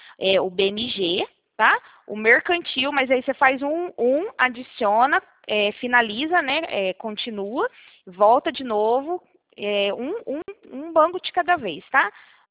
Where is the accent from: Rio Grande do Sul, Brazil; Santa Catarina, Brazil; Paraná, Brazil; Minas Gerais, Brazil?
Minas Gerais, Brazil; now in São Paulo, Brazil; Eu, na verdade, eu sou de Minas Gerais. Eu faz pouco tempo que tô morando aqui em São Paulo.